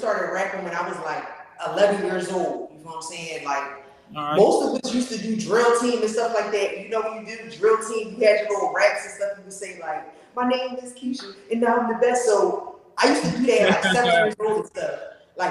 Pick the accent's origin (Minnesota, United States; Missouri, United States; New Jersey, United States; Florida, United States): New Jersey, United States; Camden; All right, first and foremost, I'm from Camden, East Side to be exact. You feel what I'm saying? So shout out to the East Side of here.